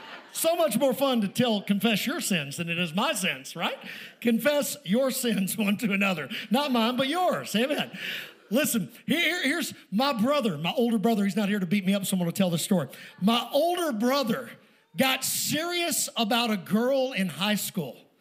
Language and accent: English; Kentucky, United States; I'm living in West Texas. It's dusty and dry out there. It's nasty. I'm from Kentucky where the water comes.